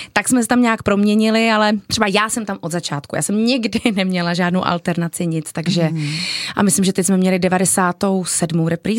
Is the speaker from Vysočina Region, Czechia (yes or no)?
no; Ostrava, Moravian-Silesian Region, Czechia; A já jsem Ostravačka.